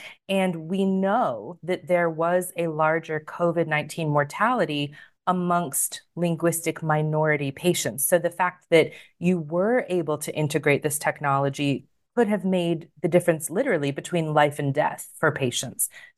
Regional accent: United States; now in Australia; or even in my case, monolingual English-speaking Australians, I know I don't sound Australian, I'm originally American, obviously.

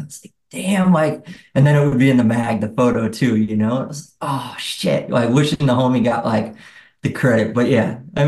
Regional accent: Lowell, Massachusetts, United States; I mean, early days, like growing up in Lowell, like the skate parks really brought everyone together. We were like, you know, 13, 14. And that was like just the meetup spot, you know?

